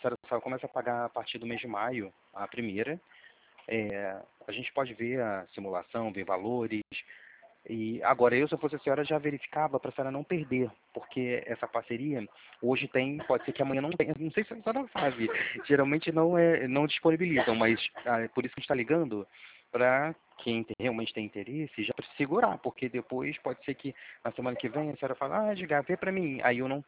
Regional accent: Niterói, Rio de Janeiro, Brazil; now in Itaboraí, Brazil; Sendo que eu moro em Niterói, eu sou de Niterói, mas eu vivo em Itaboraí porque o pai dela, da minha esposa, tem um sítio aí.

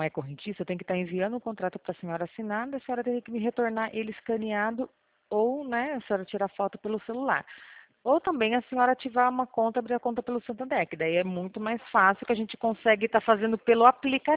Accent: São Paulo, Brazil; eu sou daqui, eu sou do estado de São Paulo, só que eu fico mais por interior, né?

